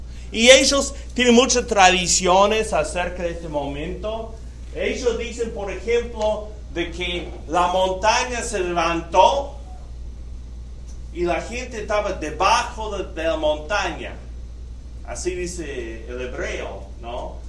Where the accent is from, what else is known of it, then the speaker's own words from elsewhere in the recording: United States; Spanish is a second language; Yo soy gringo, bolillo, como dicen a veces, ¿no? El español es mi segundo idioma